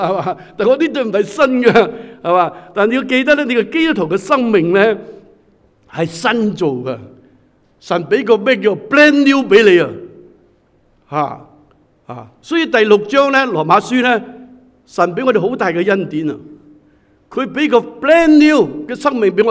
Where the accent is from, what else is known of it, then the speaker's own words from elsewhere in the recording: China; 我哋中国人最中意啦